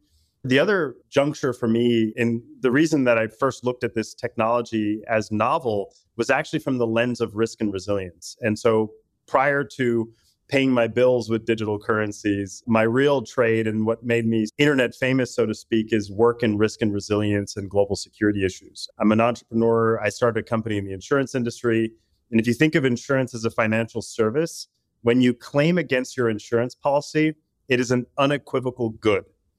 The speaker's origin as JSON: {"language": "English", "country": "Puerto Rico", "tie": "born or raised there", "said": "I'm from Puerto Rico. I was born and raised in Puerto Rico. Grew up poor in the poorest part of the United States, the island of Puerto Rico."}